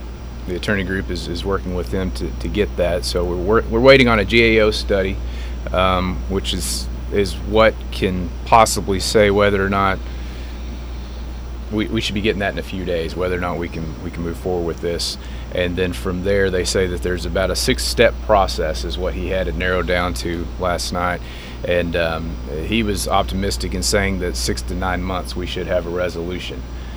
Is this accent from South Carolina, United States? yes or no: no; Texas, United States; I'm from West Texas, and when I moved here